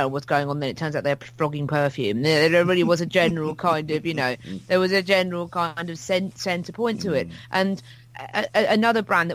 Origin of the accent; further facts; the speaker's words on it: Hastings, South East England, United Kingdom; I am almost expert level on the Battle of Hastings because I am from Hastings